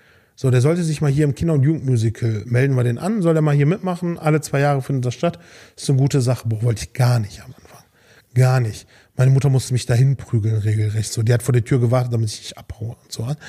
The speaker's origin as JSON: {"language": "German", "town": "Velbert", "region": "North Rhine-Westphalia", "country": "Germany", "tie": "born or raised there", "said": "Und gerade in Velbert, zu der Zeit, wo ich groß geworden bin, ich komme aus Velbert, das ist Kreis Mettmann, das ist bei Wuppertal, war Velbert Drogenumschlagsplatz Nummer 3 in ganz NRW"}